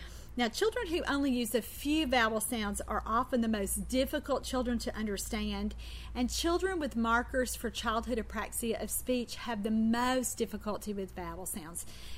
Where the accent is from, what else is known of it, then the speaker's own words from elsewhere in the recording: Deep South, United States; vowels are what let you know that I'm from the Deep South.